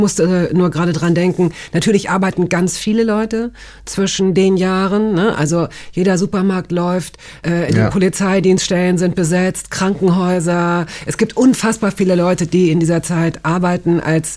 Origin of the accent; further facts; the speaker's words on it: Hanover, Lower Saxony, Germany; ich komme aus Hannover